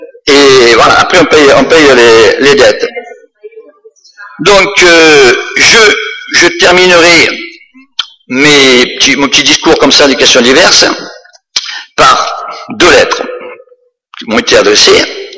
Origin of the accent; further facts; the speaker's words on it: Courthézon, Provence-Alpes-Côte d'Azur, France; Je suis né à Courtaison, j'y ai vécu, j'aime ce village, il reflète mon enfance et même plus.